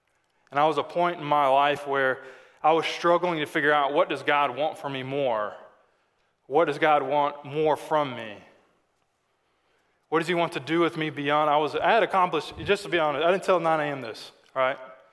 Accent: Arkansas, United States; I'm from Arkansas, and being equipped and learning something

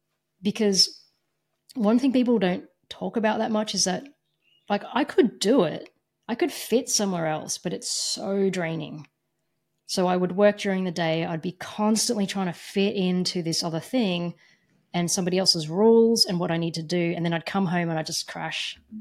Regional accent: Melbourne, Victoria, Australia; so I'm in Melbourne, Australia, and I grew up in Melbourne, Australia

